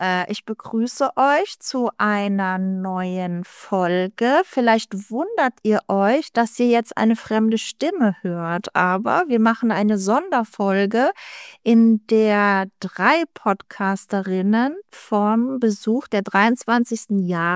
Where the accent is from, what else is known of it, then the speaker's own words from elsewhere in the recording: Daun, Rhineland-Palatinate, Germany; ich komme aus Daun in der Vulkaneifel